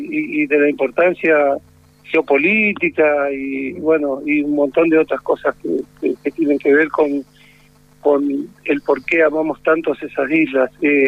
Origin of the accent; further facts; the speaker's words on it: Corrientes, Argentina; Yo soy de Corrientes y me consta que muchos años después, en la década del 90, recorrí el interior de mi provincia